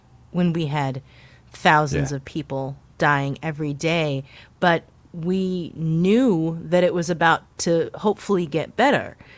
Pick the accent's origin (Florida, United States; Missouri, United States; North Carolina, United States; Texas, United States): Missouri, United States; St. Louis; somebody from my hometown of St. Louis